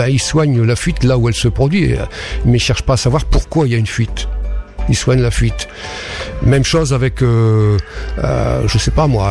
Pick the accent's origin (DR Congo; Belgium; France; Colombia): France; Douai, Hauts-de-France; born there; Oui, pas exactement, mais je suis né à Douai.